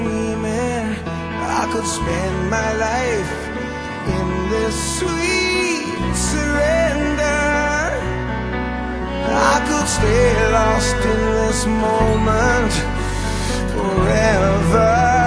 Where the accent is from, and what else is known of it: Taiwan